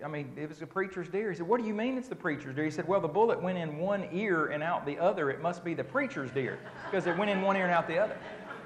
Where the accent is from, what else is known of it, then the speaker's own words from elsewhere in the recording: Oklahoma, United States; now in Alabama, United States; You know, I live down there in Alabama. I grew up in Oklahoma, which is crazy enough.